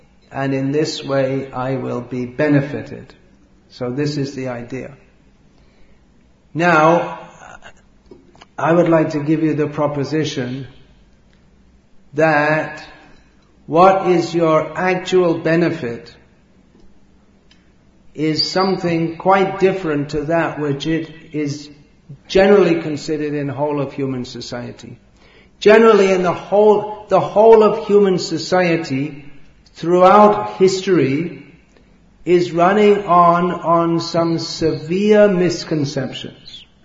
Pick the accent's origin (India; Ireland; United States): India; Bhimavaram, Andhra Pradesh; And I am a student at the Vishnu Dental College. And I am age 21. I am from Bhimavaram.